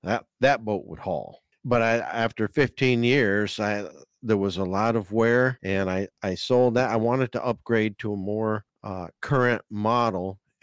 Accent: New York, United States; He was from Massachusetts. I'm from New York.

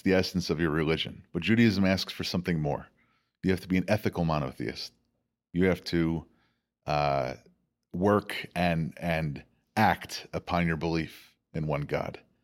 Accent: United States; but also making sure that those are equal with my values as an American.

